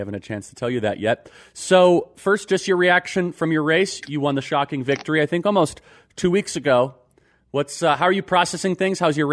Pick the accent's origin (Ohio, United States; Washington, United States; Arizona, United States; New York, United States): Arizona, United States; Why are they quick to go grandstand in Stockholm but not go down to my home state of Arizona and actually say, wait a second, every state's a border state?